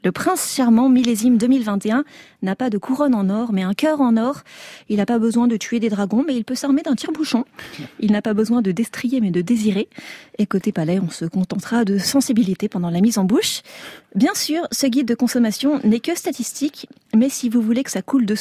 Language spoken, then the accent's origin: French; France; on est français